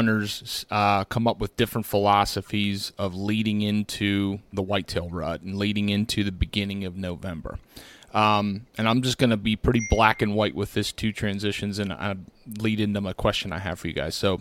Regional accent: East Coast, United States; I'm coming from the East Coast, and most of it's big woodland.

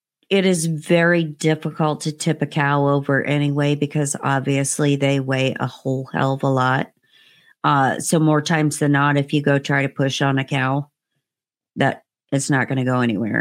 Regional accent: Indiana, United States; I grew up in Indiana and doing very quote unquote redneckish things, right?

